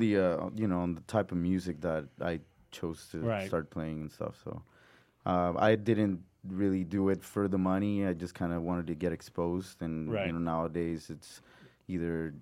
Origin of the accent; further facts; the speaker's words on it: Bogota, Bogotá, Colombia; I grew up in South America, Colombia.